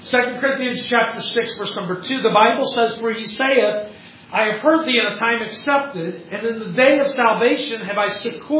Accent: United States; I'm from the States, United States

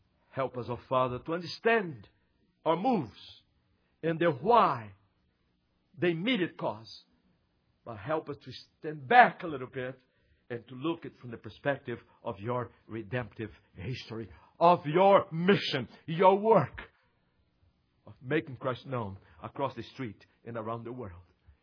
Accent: Brazil; I grew up in Brazil, working in the Amazon jungle with my wife.

